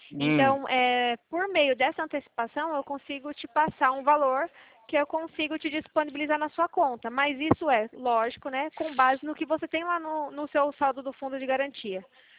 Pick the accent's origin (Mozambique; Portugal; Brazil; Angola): Brazil; Presidente Prudente, São Paulo; Presidente Prudente.